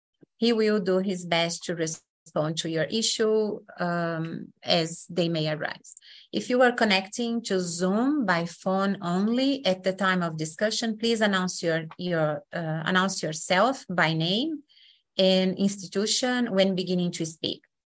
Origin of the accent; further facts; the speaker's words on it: Brazil; English is a second language; now in United States; And now you know my accent. I'm originally from Brazil.